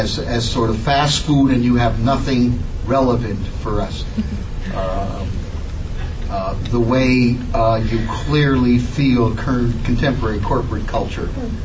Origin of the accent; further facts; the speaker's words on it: Canada; born there; given that I was born in Canada, and of course, I'm a member of the British Empire